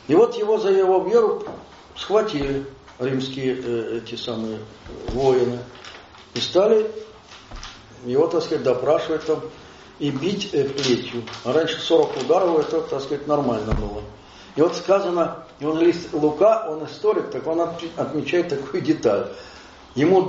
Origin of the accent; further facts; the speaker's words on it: Ukraine; Я же сам с Украины, я очень люблю свою страну.